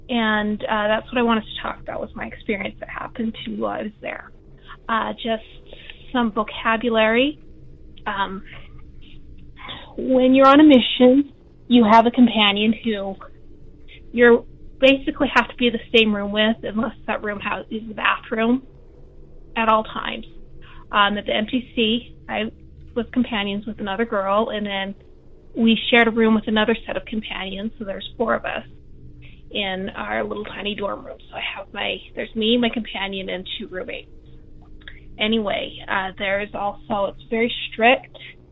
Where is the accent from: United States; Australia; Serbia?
United States; Utah; I'm from Utah. I grew up Mormon.